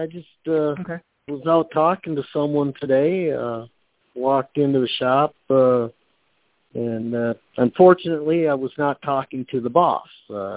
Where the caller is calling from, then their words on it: Oklahoma, United States; Yeah, I'm here calling from Oklahoma.